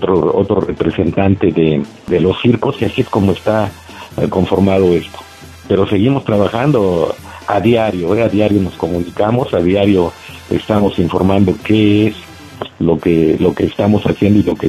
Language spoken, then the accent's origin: Spanish; Mexico; trabajar para todas nuestras tradiciones como mexicanos que somos. Y muy principalmente en mi caso, soy gallero por tradición desde mis abuelos.